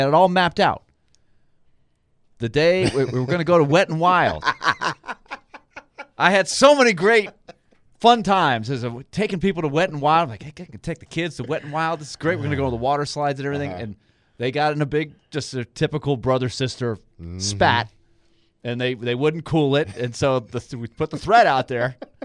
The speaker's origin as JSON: {"language": "English", "town": "Orlando", "region": "Florida", "country": "United States", "tie": "born or raised there", "said": "We were in my hometown of Orlando, Florida."}